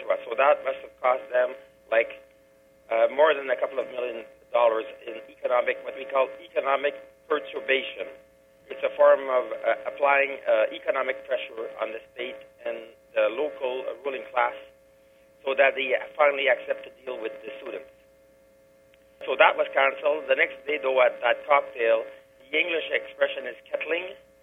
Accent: Kirkland Lake, Ontario, Canada; also born or lived in Noranda, Quebec; now in Montreal, Canada; I live in Montreal. I'm originally from Kirkland Lake, Ontario, and then Noranda, Quebec, where I used to work for the Noranda Mines until they got rid of us.

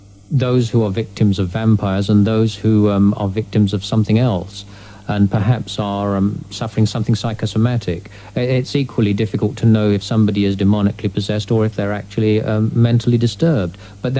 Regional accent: Newstead Abbey Park, East Midlands, United Kingdom; although I was born in Newstead Abbey Park and raised there for some time, which of course is shrouded with mystery and tales of hauntings.

